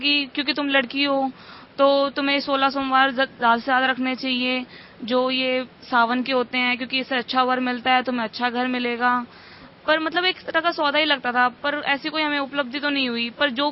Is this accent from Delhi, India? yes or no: yes; Delhi, India; मैं रोहिणी दिल्ली से आई हूँ।